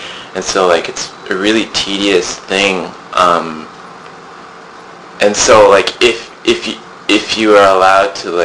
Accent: Tokyo, Japan; I grew up in Japan, and I grew up in Tokyo for many years

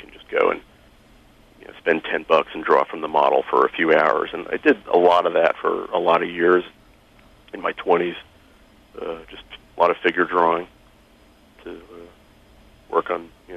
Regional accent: Queens, New York, United States; Well, I'm from Queens, New York. I was born in 1964, which makes me 43.

